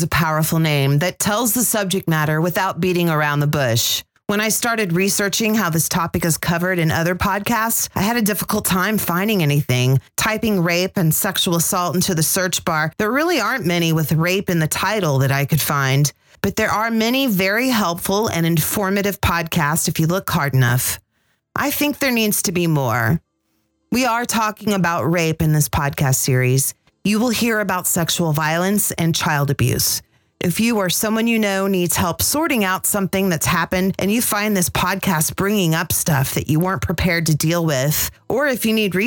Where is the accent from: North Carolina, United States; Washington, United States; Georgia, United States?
Georgia, United States; Atlanta; now in Springfield, United States; The other thing is that I'm not from Springfield, Missouri. Well, I am now, but I moved here from Atlanta, Georgia in 1995. I had culture shock for the first 10 years because this town is so freaking white.